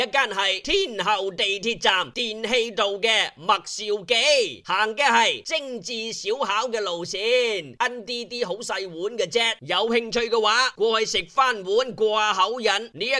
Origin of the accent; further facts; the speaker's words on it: China; Cantonese is a second language; 香港仲有好多人呢对我哋内地人啊、大陆同胞啊非常友好嘅